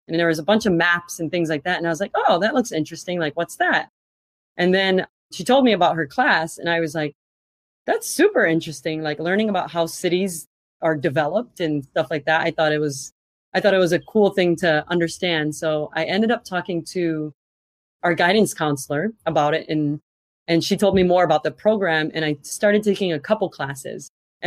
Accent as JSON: {"language": "English", "town": "Cleveland", "region": "Ohio", "country": "United States", "tie": "born or raised there", "said": "opportunities and possibilities that I really didn't see growing up in Cleveland"}